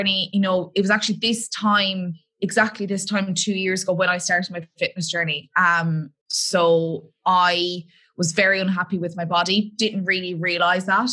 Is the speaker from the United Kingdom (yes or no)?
no; Ireland; also born or lived in Australia; I suppose everyone could probably tell from my accent, I am from Ireland. So I'm actually only back from Ireland since March of last year, as I was living in Australia.